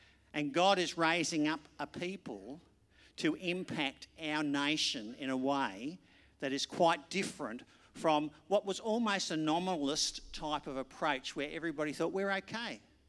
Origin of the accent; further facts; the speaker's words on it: Australia; When I think back to growing up in Australia, our society was much more favourable